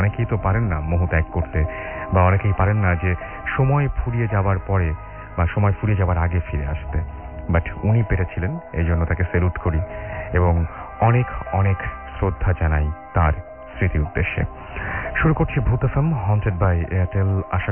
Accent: Joypurhat, Rajshahi Division, Bangladesh; now in Chittagong, Bangladesh; আমার home district জয়পুরহাটে, ঘটনার সামগ্রিক প্রেক্ষাপট চট্টগ্রাম। আমি চট্টগ্রামের সীতাকুণ্ড থানার মাদাম বিবির হাটে থাকি।

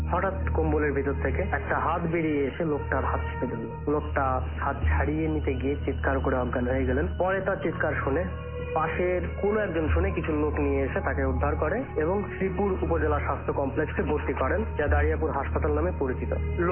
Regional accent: India; now in Bangladesh; আমার শৈশব ও কৈশোর ভারতবর্ষে কেটেছে।

